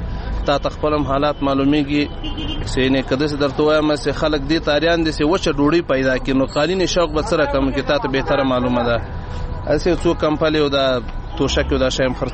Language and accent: Pashto; Logar, Afghanistan; زه د لوګر ولایت اوسیدونکی یم.